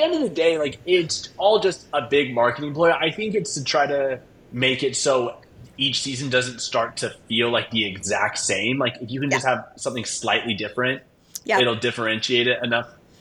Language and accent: English; Utah, United States; I am from Utah.